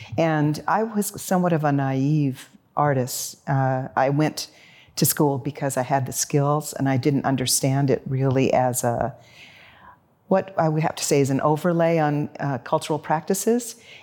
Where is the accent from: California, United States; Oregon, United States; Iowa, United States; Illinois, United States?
California, United States; Santa Barbara; moved away as an adult; now in Seattle, United States; And I came here from Los Angeles, from the Los Angeles area, Santa Barbara, and never thought I'd stay, but here I am.